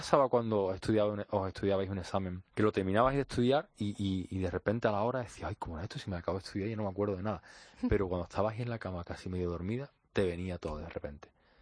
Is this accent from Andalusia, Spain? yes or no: yes; San Juan de Aznalfarache, Andalusia, Spain; pues el 25 de junio estoy en San Juan de Alnafarache, mi tierra, en Sevilla.